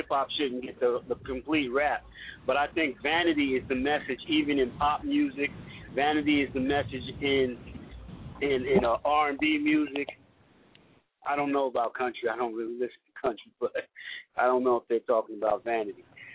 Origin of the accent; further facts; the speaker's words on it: Bronx, New York, United States; I grew up in the Bronx, and I was one of the kids bringing the records to the parks when the guys started DJing